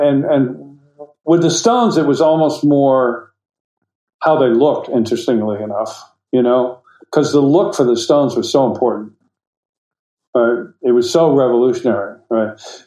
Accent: United States; But they come in because I'm an American, because I find the story for Americans and English being are quite different

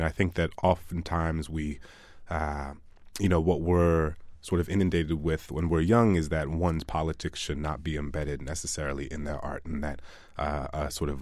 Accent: New Orleans, Louisiana, United States; I grew up in New Orleans, Louisiana, and there was a camp that took public school students from the school into the woods for like 3 days

